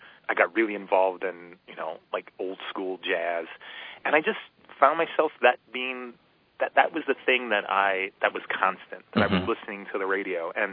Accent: Chicago, Illinois, United States; Well, I think that I'm a big city kid, like Zoe. I'm from Chicago.

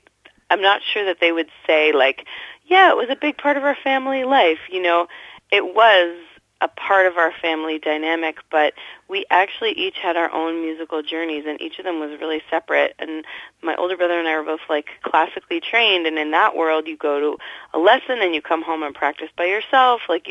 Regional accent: Toronto, Ontario, Canada; I grew up in Toronto. I'm used to winters and cold and gray

